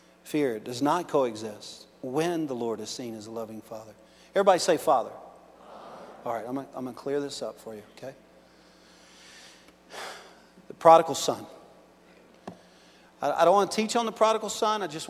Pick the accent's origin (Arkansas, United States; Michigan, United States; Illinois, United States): Arkansas, United States; And I came from Arkansas to let you know that God does want to use you.